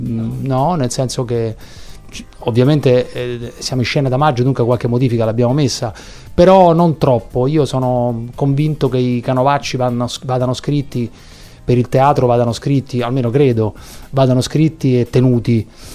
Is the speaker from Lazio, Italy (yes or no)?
yes; Rome, Lazio, Italy; born there; now in Milan, Italy; Però sono nato a Roma, esattamente.